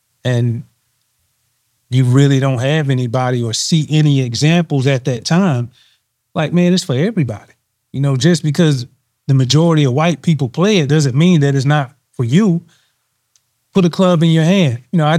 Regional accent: United States; And so that's what my childhood really brought for me growing up in Washington County.

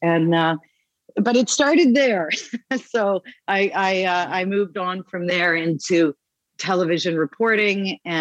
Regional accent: Kitchener, Ontario, Canada; Well, I grew up in Kitchener, Ontario.

